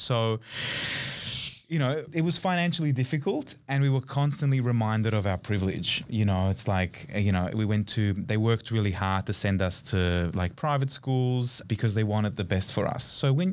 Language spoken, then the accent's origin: English; Australia; English is a second language; also born or lived in Merate, Italy; I was born in Italy, and I moved to Australia when I was about 8 years old.